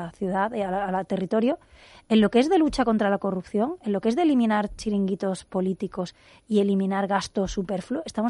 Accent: Andalusia, Spain; cosa que a mí no me gusta para mi tierra también, que es Andalucía

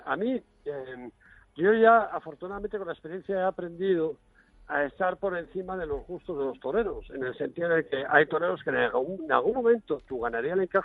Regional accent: Cádiz, Andalusia, Spain; es en mi tierra, que es en Cádiz, pero siempre es un gusto ser profeta en tu tierra

